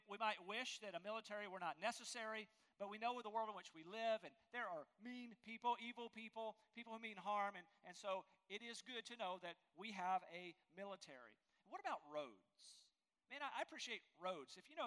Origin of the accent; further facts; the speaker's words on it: North Carolina, United States; mayors of towns I've known about because I grew up in Eastern North Carolina.